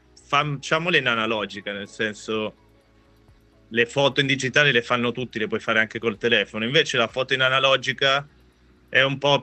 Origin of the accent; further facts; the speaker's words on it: Milan, Lombardy, Italy; Io, essendo nato e cresciuto a Milano, in una zona quasi centrale, frequentata dal mondo dell'arte e della musica